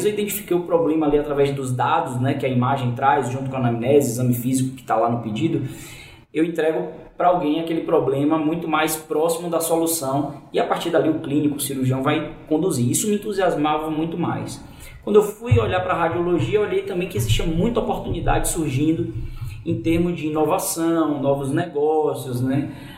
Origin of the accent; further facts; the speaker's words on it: Salvador, Bahia, Brazil; moved away as an adult; now in São Paulo, Brazil; Vim aqui para São Paulo, fiz residência na USP, lá no HC, foi uma experiência incrível, assim, do ponto de vista pessoal e profissional, assim, saí de Salvador, fiz Federal da Bahia